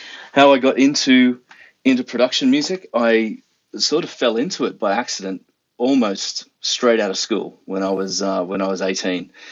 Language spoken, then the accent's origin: English; Sydney, New South Wales, Australia; obviously grew up in Sydney. I'm Australian